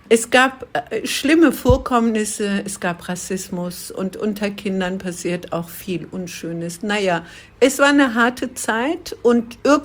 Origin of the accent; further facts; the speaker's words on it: Turkey; German is a second language; now in Germany; Also ich stamme ursprünglich aus der Türkei, bin kurdischer Abstammung. Meine Eltern sind 1973 nach Deutschland als Gastarbeiterin, meine Mutter, Gastarbeiter, mein Vater, nach Deutschland